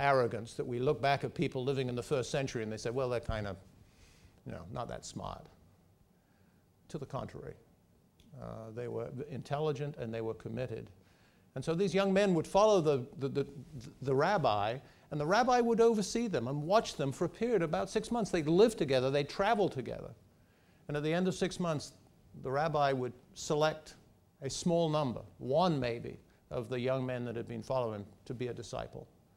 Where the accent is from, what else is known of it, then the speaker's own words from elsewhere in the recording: England, United Kingdom; moved away as an adult; now in United States; I grew up in England, as I mentioned this morning. I came to the United States when I was in my early 20s, and I've been here ever since. So I'm now a naturalized American, but grew up in the Church of England, back in England.